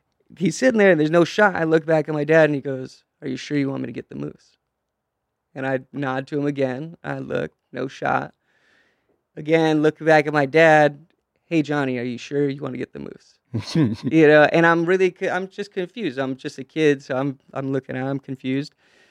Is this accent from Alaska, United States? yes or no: yes; Alaska, United States; You know, growing up in Alaska, everybody thinks we were hunters.